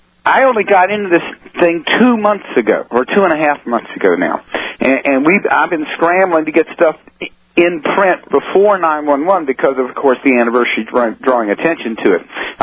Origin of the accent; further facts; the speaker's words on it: Tampa, Florida, United States; Well, I'm about 57 next month. I'm from Tampa, Florida originally.